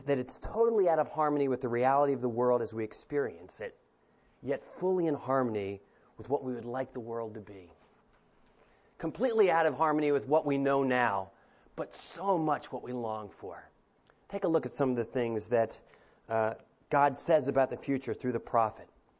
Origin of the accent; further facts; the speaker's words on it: Delaware, United States; When I was in eighth grade, growing up in Delaware, I was in a creative writing class